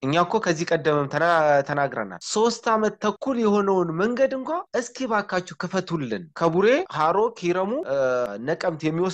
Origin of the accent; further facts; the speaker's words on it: Oromia, Ethiopia; የወለጋ ልጅ ኪረም ወረዳ አሮ አዲስ ዓለም ቀበሌ ተወልጄ ያደግኩኝ እና አሁንም በዛው አካባቢ በቅርብ ርቀት ላይ የምገኝ ወጣት ነኝ